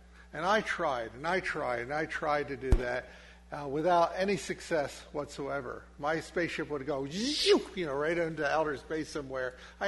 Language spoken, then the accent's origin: English; New Jersey, United States; I grew up in Camden County, New Jersey, just on the other side of Philadelphia over there.